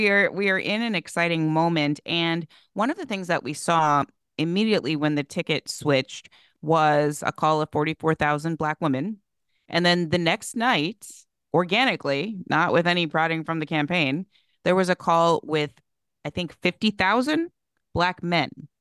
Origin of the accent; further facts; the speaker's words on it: New Jersey, United States; I grew up in New Jersey, so I remember him being in the tabloids on the grocery store shelves when I was growing up.